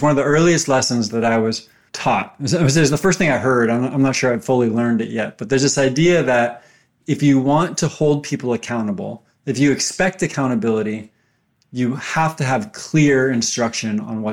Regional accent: California, United States; born there; Well, I was born in the Bay Area.

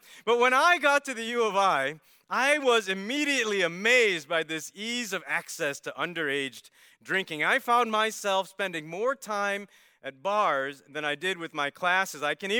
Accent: Chicago, Illinois, United States; I was born in Chicago and raised in a Hindu home

